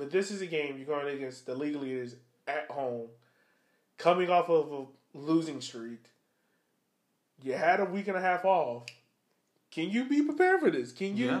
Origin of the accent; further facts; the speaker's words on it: Richmond, Virginia, United States; I grew up in Richmond my whole life. I should know streets by now.